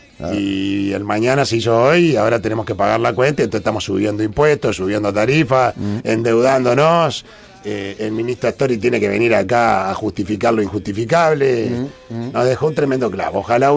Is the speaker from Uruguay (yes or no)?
yes; Uruguay; Como uruguayo, exacto. Por eso nos vinimos al sur.